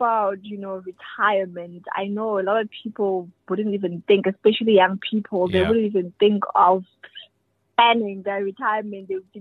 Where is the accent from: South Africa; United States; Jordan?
South Africa; Free State; I'm from Free State.